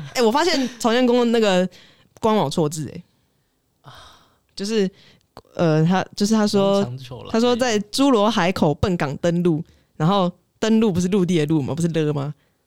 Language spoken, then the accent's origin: Chinese; Taiwan; 就是已经我们台湾人现在的怎么讲，生活状况已经不是为了生存